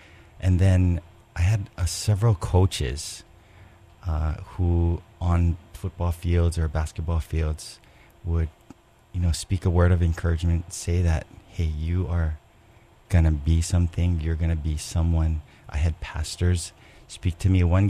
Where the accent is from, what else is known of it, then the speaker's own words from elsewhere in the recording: Kaneohe, Hawaii, United States; I grew up in Kaneohe. My parents raised us right in Pikoiloa below Pohainani. I'm the oldest of six, and I went to St. Anne's School in Kaneohe.